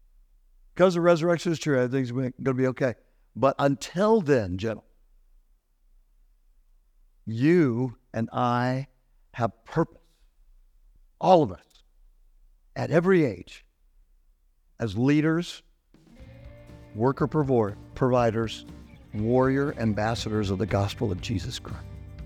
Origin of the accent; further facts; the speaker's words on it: California, United States; now in Orlando, United States; I'm here in Orlando. Orlando's my adopted home. I'm from Southern California, the land of the fruits and the nuts.